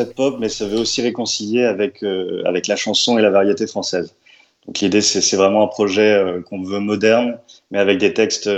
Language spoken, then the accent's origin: French; Brittany, France; now in Paris, France; Alors moi, là, actuellement, je suis à Paris et ça fait quelques années que je me suis installé à Paris, mais je viens de Bretagne au départ.